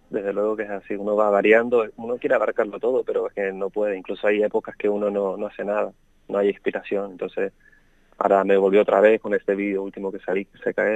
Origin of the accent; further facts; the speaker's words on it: Fuerteventura, Canary Islands, Spain; pintaba paisajes de Fuerteventura, como que mi cabeza siempre volvía